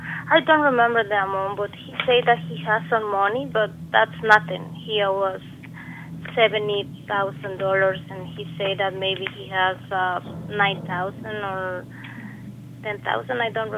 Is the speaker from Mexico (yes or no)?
yes; Mexico; English is a second language; I'm from Mexico.